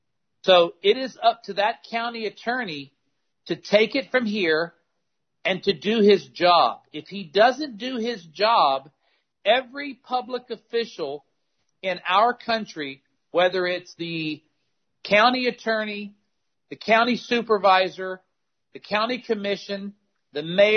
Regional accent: United States; I am a patriot. I am an American, and I believe in my country

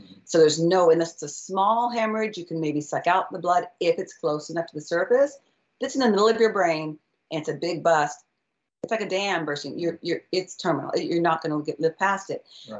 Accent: Gig Harbor, Washington, United States; another guy in my hometown, Big Harbor, also died.

